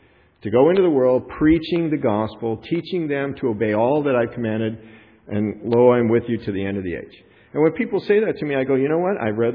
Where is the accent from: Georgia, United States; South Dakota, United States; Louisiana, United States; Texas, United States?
Texas, United States; Fort Worth; born there; because I was born in Fort Worth